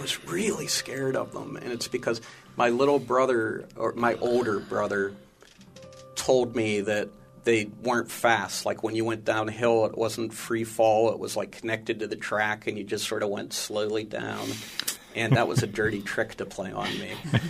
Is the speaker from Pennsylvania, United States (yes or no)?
yes; Churchill, Pennsylvania, United States; I grew up in Churchill, which is just a little bit west of where you are.